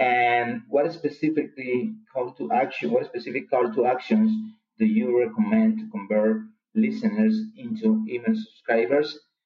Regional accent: Colombia; English is a second language; I'm from Colombia, South America.

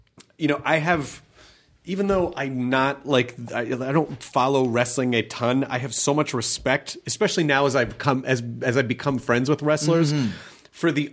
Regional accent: Memphis, Tennessee, United States; I grew up in Memphis

